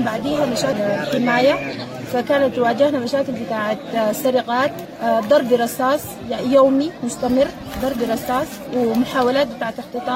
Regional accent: Sudan; يا إما ترجعونا بلدنا السودان

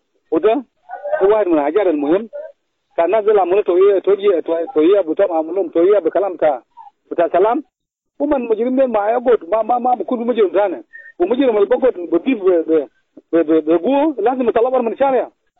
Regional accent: South Sudan; أنا كمواطن جنوبي

